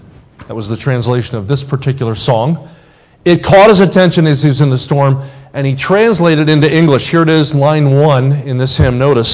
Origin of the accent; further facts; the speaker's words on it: Kansas City, Missouri, United States; I'm from Kansas City. That's my team.